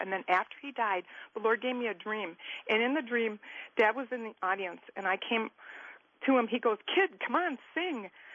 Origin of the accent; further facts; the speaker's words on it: Centerville, United States; I'm from Centerville.